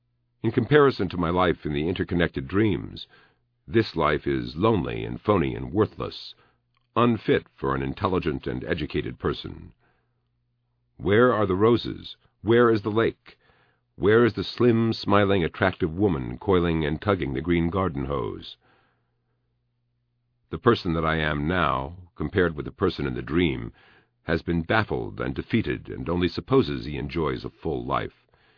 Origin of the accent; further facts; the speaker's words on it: Berkeley, California, United States; I grew up in Berkeley and have the typical Berkeley left-wing socialist conscience, with its suspicion of the cushy life.